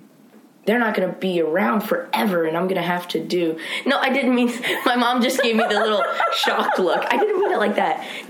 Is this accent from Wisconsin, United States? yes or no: no; Nashville, Tennessee, United States; I mean, I'm from Nashville, Tennessee, so you're going to be involved in some way or another.